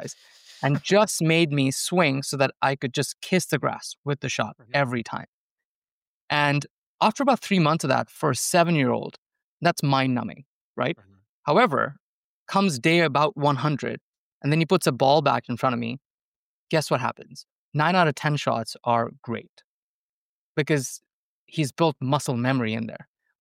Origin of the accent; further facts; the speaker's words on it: India; I grew up in India, as every boy in India wants to pursue that cricket life.